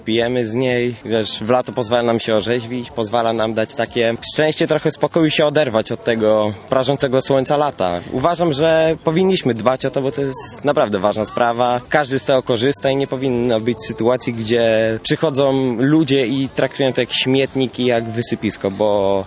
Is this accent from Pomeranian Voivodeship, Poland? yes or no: yes; Gdańsk, Pomeranian Voivodeship, Poland; mieszkam w Gdańsku od urodzenia